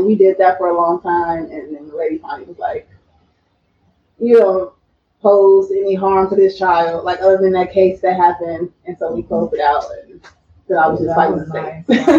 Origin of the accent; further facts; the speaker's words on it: Chicago, Illinois, United States; We grew up in Chicago, like, you know what I'm saying?